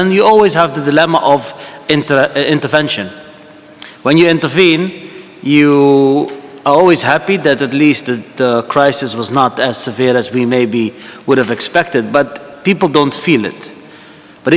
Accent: Netherlands; I'm from the Netherlands.

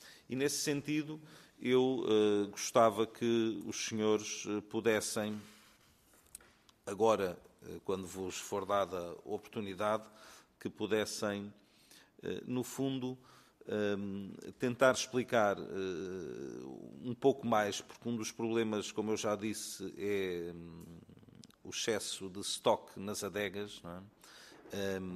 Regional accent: Benavente, Santarém, Portugal; Eu sou do Ribatejo e, portanto, sou de uma região também que entendo que tem bons vinhos. Sou do Conselho de Navente, onde nós temos sediada a Companhia das Lesírias, que é também um grande produtor de vinho

